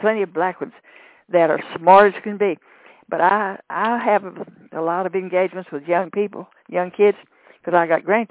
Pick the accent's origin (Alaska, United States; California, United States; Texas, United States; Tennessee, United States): Texas, United States; I was raised in Texas, and we learned how to read by phonics.